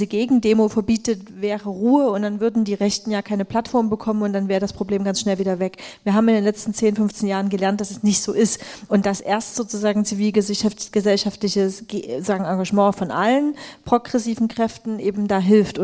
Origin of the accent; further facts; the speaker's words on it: Dresden, Saxony, Germany; Ich als Dresdnerin kann sehr gut nachempfinden